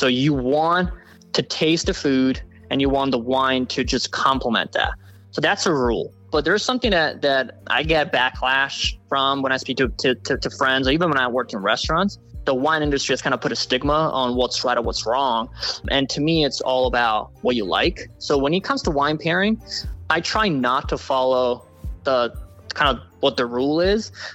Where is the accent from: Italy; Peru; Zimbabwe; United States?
Italy; kind of had a leg up because I was Italian.